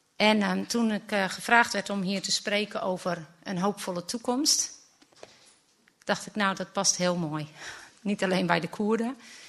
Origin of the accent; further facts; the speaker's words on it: Middelburg, Zeeland, Netherlands; een geboren Zeeuwse. Ik kom uit Middelburg